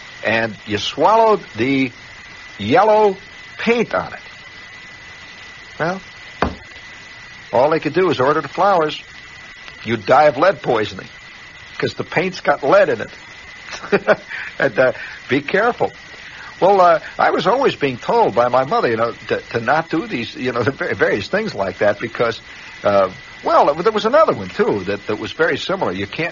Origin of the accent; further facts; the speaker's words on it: Indiana, United States; Now, I came from Indiana. See, they had a lot of vegetables out there that you don't eat here.